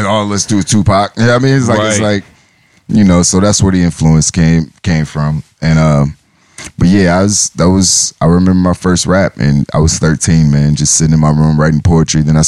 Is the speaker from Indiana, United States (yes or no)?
no; St. Louis, Missouri, United States; also born or lived in Maryland; now in Washington, United States; I wasn't born in D.C. Like, I was from St. Louis and I moved to Maryland. And then I came to D.C. when I was 18